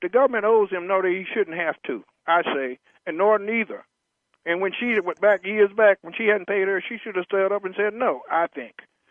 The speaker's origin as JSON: {"language": "English", "country": "United States", "said": "American blacks, because we're American, we were born here, and we have been for generations."}